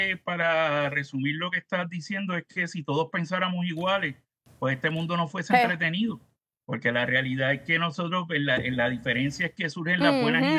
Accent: Puerto Rico

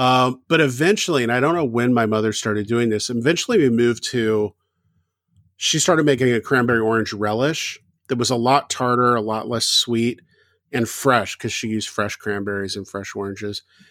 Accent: the South, United States; Growing up in the South, ours was based on cornbread.

